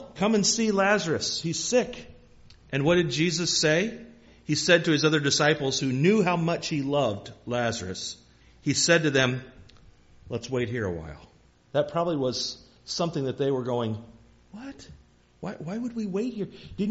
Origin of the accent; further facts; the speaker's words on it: Iowa, United States; I might have to stop and have an ear of corn just to remember old times' sake growing up in Iowa.